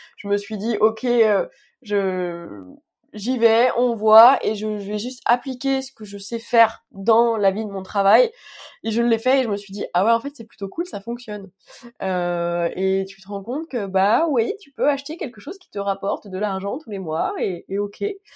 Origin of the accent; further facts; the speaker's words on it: Île-de-France, France; j'ai 29 ans et je suis d'Île-de-France, du 92 exactement.